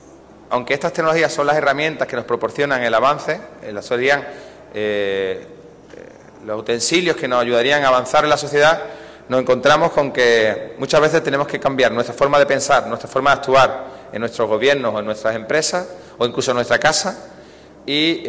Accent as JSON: {"language": "Spanish", "region": "Andalusia", "country": "Spain", "said": "el ejemplo más claro es de donde yo vengo, en Andalucía"}